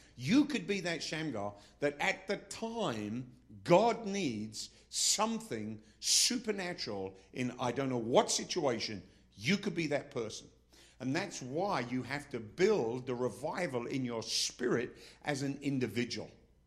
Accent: England, United Kingdom; damn it, I'm English, so I can do both.

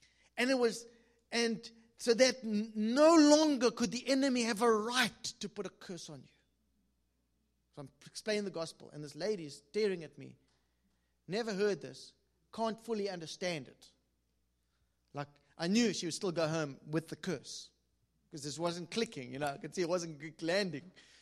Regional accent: London, United Kingdom; they put me in this lovely 5-star hotel in East London. I feel terrible. I mean, it's my hometown.

